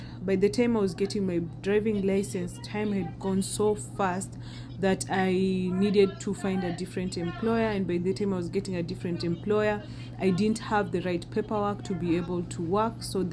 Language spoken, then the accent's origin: English; Kenya; now in United States; I come from Kenya, and the hardest struggle has been surviving grad school as an international student